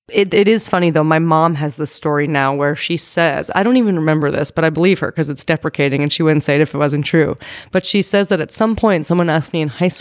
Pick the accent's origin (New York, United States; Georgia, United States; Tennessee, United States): New York, United States; also born or lived in Staten Island; I grew up in New York, outside of New York City in Westchester County. Mm-hmm. I'm originally from Staten Island, which is often the forgotten borough of New York City.